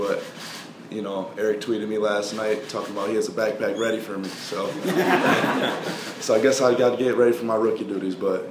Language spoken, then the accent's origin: English; Michigan, United States; Like, I grew up in Michigan, I was a fan of Rip Hamilton